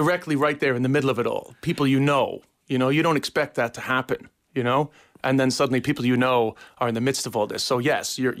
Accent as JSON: {"language": "English", "region": "New York", "country": "United States", "accent": "New York", "said": "You know, I'll be somebody that when they hear my accent, they go, that's a New Yorker."}